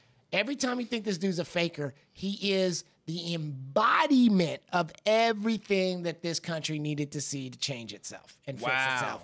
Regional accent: California, United States; That's part of growing up in the Bay Area.

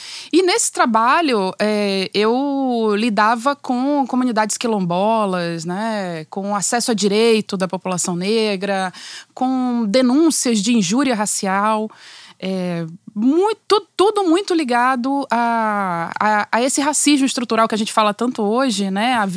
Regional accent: Salvador, Bahia, Brazil; now in Rio de Janeiro, Brazil; Nasci em Salvador, sou soteropolitana. Uhum. Já vivo no Rio há muitos, muitos anos

